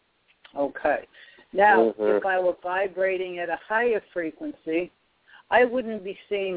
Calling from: Louisiana, United States; I'm calling from Louisiana.

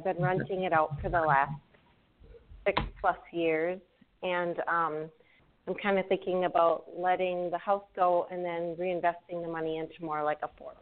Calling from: Minnesota, United States; I am calling from Minnesota.

